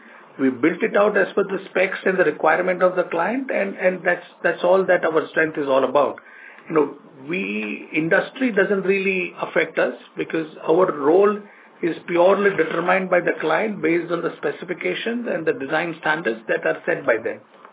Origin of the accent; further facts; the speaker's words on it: India; as an Indian mindset, we always had a mindset of owning our own offices